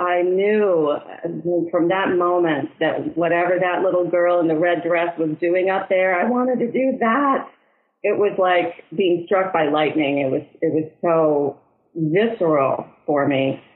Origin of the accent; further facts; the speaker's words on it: Detroit, Michigan, United States; I mean, I grew up in Detroit, born to a family with really good hearts and not so good with money. And I was in Detroit sharing not only a bedroom with my sister, but a bed until I was in the fifth grade.